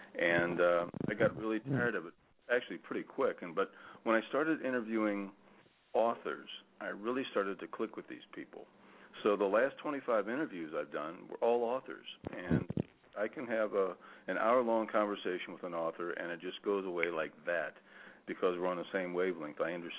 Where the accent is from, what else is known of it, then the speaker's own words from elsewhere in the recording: Missouri, United States; they had offered me to write to Weird Missouri because I'm from Missouri originally.